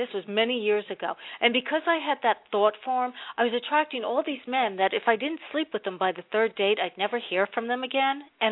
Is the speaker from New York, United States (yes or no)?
no; New Jersey, United States; because I grew up in Jersey around a lot, I'm not Italian, but I grew up around a lot of Italians in a big family of seven kids that I hung out with when I was growing up.